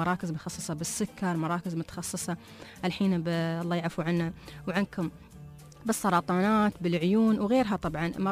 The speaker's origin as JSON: {"language": "Arabic", "country": "United Arab Emirates", "said": "هاي كلها ومنتجعات صحية موجودة عندنا في مدينة دبي الطبية، عندنا حتى في أبوظبي مستشفى كليفلاند كامل الأمريكي موجود عندنا في أبوظبي، وعندنا مدينة الشيخ خليفة الطبية."}